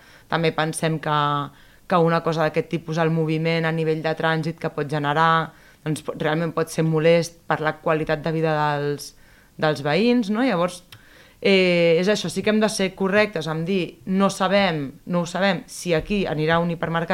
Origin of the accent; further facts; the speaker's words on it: Sant Andreu de Llavaneres, Catalonia, Spain; Perquè jo sóc de Llavaneres